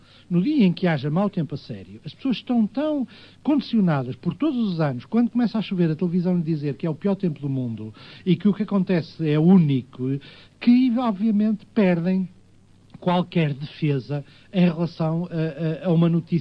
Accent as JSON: {"language": "Portuguese", "region": "Porto", "country": "Portugal", "said": "Eu que sou do Porto, lembro-me muito bem das cheias da Baixa do Porto."}